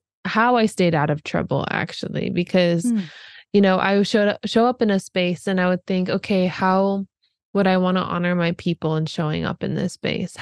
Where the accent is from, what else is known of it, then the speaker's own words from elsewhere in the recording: Alaska, United States; So I come from Alaska, as you just stated, and my people are the Han Gwich'in people.